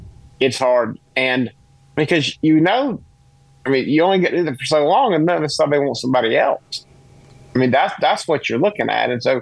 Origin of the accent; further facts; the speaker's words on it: South Carolina, United States; And, you know, I grew up in South Carolina, so we always watched Jesse Helms.